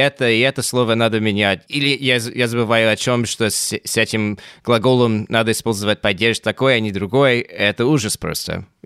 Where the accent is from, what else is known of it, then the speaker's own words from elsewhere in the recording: United States; first language English; Russian is a second language; вы сами слышите, что у меня ужасный акцент, и значит, вот именно это трудно американцу говорить как нормальный человек по-русски. Но, конечно, это сложно для нас, да, особенно для человека, как я, который иначе знает только родной английский язык.